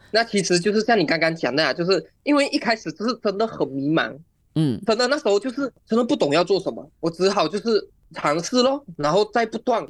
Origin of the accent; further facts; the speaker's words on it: Sibu, Sarawak, Malaysia; 带着他们来到我的家乡思吴吃喝玩乐以及古晋